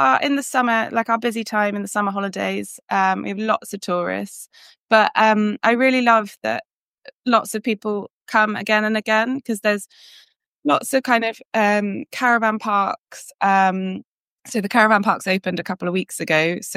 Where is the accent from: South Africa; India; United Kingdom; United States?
United Kingdom; Northampton, East Midlands; now in Pembrokeshire, United Kingdom; Saundersfoot isn't actually my hometown. I'm from Northampton. But I've been in Pembrokeshire for 18 years now, and I spent my childhood camping here.